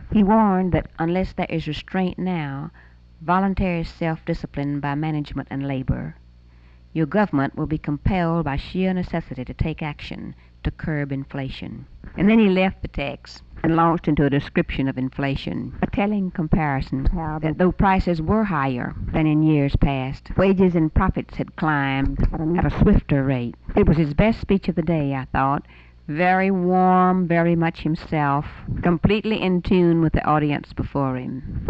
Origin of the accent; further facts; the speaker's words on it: Texas, United States; Growing up in Texas, it was a legendary land, the other side of the moon to me.